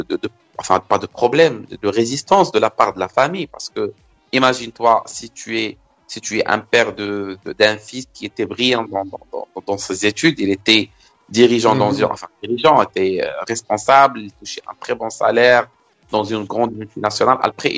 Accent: Salé, Rabat-Salé-Kénitra, Morocco; je suis né à Rabat en 1985. J'ai grandi à la ville de Salé. J'ai fait mes études à Salé.

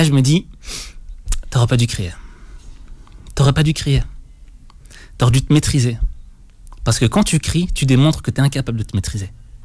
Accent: Belgium; l'équivalent du bac en Belgique, parce que je suis de Belgique

